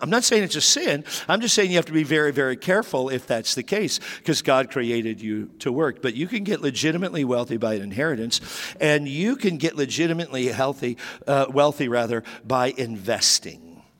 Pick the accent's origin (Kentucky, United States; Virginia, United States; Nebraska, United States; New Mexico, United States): New Mexico, United States; born there; Now, I'm an American through and through, born in New Mexico.